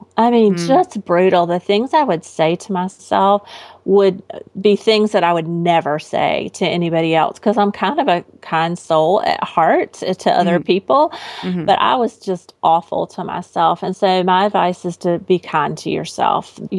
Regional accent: United States; As American women, we just take this so for granted that we know how to read.

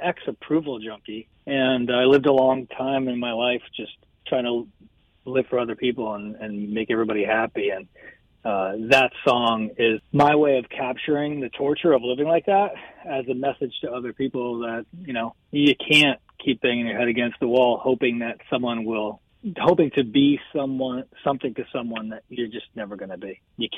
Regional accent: Bedford Hills, New York, United States; I was born and raised in Bedford Hills, went to Fox Lane

